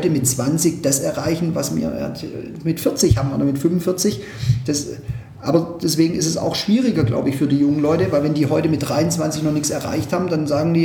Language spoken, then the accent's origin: German; Backnang, Baden-Württemberg, Germany; ich komme aus Backnang, das ist so ein kleines Dorf.